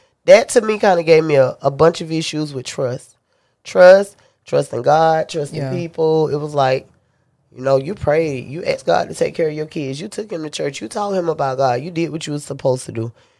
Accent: Winter Haven, Florida, United States; we grew up here in Winter Haven. Like, we take care of each other here.

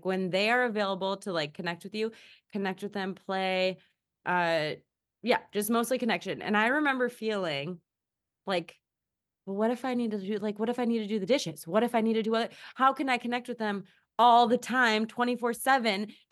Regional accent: Minnesota, United States; I grew up in Minnesota and I did not know that you only needed 3 layers to stay really nice, warm, and toasty.

